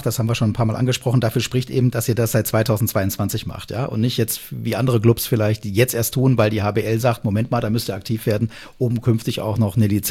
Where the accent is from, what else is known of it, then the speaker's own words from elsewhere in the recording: Kassel, Hesse, Germany; ich komme aus Kassel, da kommt man immer ganz gut und gern mit Bahn und Bus überall hin.